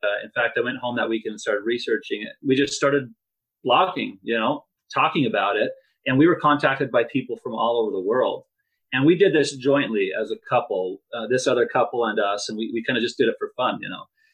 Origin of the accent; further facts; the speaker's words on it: Idaho, United States; We're both from Idaho and looking for ways to get back.